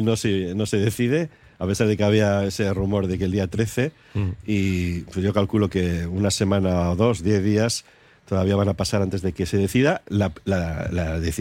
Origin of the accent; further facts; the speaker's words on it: Basque Country, Spain; Enmierdar las relaciones entre navarros y vizcaínos, somos todos vascos